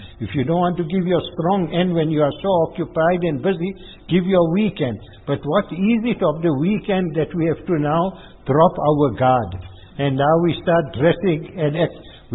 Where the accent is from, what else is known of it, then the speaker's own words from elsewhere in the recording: India; As an Indian, we are also Indians, they are also Indians, or amongst white people, or amongst Chinese, any nation.